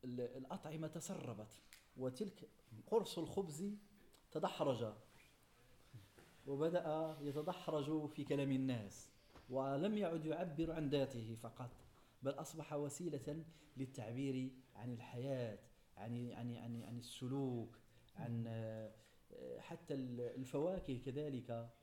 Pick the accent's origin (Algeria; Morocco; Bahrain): Morocco; accent: Moroccan; نقول في لهجتنا المغربية نكتة حامضة